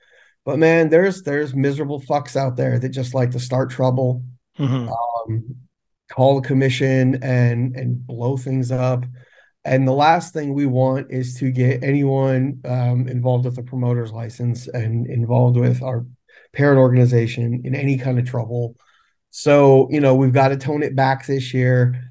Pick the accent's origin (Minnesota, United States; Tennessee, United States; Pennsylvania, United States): Pennsylvania, United States; Bloomsburg; I'm from Bloomsburg. I'm from the country. I'm from the sticks.